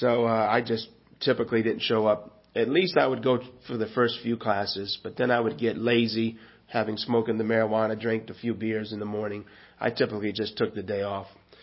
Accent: Lansing, Michigan, United States; So I'm from Lansing, Michigan. So I migrate eventually back to Lansing, Michigan.

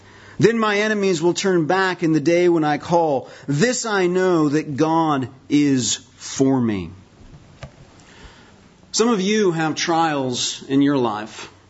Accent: Poulsbo, Washington, United States; I have a good friend that was actually a man that was a missionary in the church that I grew up in Paulsbo, Washington

